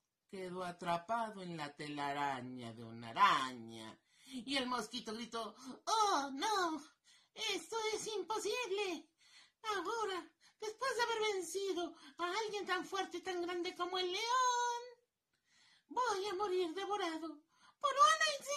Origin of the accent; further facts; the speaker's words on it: Mexico; vengo desde México para, en cuentos, a contarles una historia